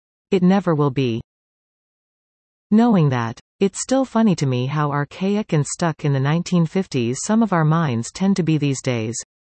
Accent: Saskatchewan, Canada; I'm from Saskatchewan, so no, I'm not going to be neutral here, sorry.

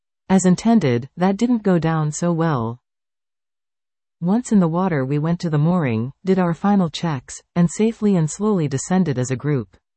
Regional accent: United Kingdom; now in Canada; I am a Brit, born in 1942. Do the math, now a Canadian citizen. I am a professional mariner by trade, fortunate to have experienced the British Merchant Navy, marine pilotage in the UK

